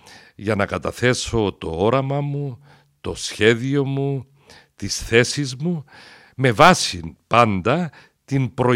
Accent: Nicosia, Nicosia District, Cyprus; αγαπώ πάρα πολύ την πόλη μου, τη Λευκωσία.

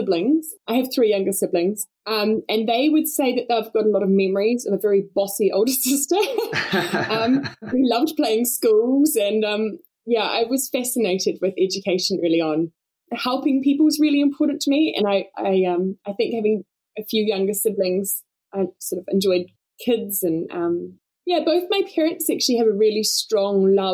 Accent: Nelson, New Zealand; So I grew up in Nelson. I spent most of my time just in a little place called Kina, which is out of Tasman sort of region.

